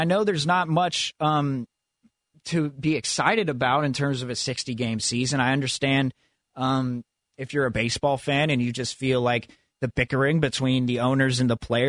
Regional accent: California, United States; growing up in the Bay Area around high school, him being my age, he was super popular among people my grade.

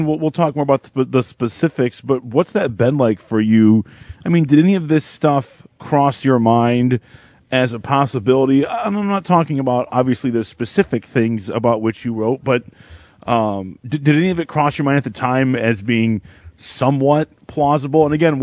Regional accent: Detroit, Michigan, United States; growing up here on, I'm from Metro Detroit, growing up here on the east side

